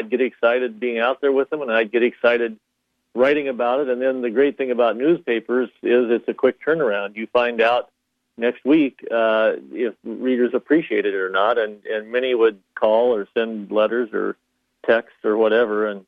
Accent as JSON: {"language": "English", "region": "Kansas", "country": "United States", "tie": "born or raised there", "moved": "yes", "lives_now": "Duluth, United States", "said": "I mean, I liked growing up in Kansas and everything, but this is the place we wanted to be."}